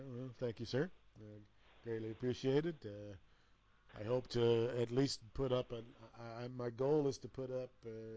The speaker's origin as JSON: {"language": "English", "region": "West Virginia", "country": "United States", "said": "I dare any of them bitches to come on down here, 'cause I'm from West by God, Virginia."}